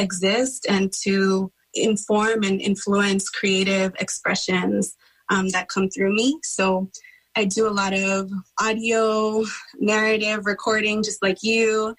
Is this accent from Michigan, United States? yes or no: no; San Francisco, California, United States; now in Oakland, United States; I'm from Ramatish Ohlone territory in San Francisco, California. I'm currently speaking to you on Huichin Ohlone territory in Oakland, California.